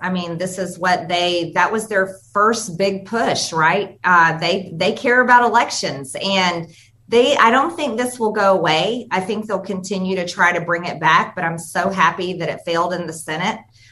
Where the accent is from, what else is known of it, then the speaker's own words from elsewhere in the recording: Georgia, United States; There's about to be an audit in Fulton County in my home state of Georgia that I am very interested in.